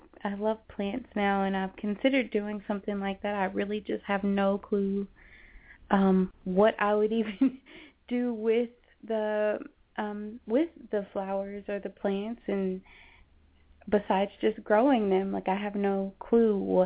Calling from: Tennessee, United States; I'm calling from Tennessee.

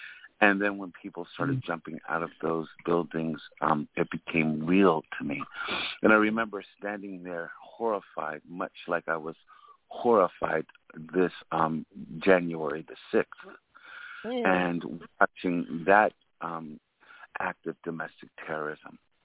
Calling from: Brooklyn, New York, United States; I'm calling from Brooklyn, New York.

